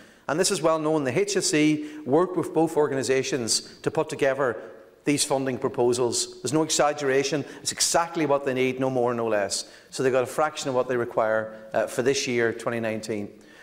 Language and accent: English; Buncrana, County Donegal, Ireland; it's based in my hometown of Buncrana.